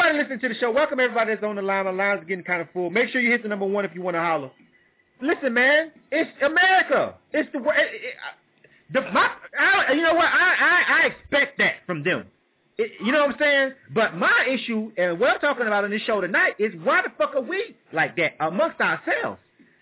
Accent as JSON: {"language": "English", "region": "Florida", "country": "United States", "tie": "born or raised there", "lives_now": "Atlanta, United States", "said": "I'm born and raised in Florida. I'm originally a Florida boy"}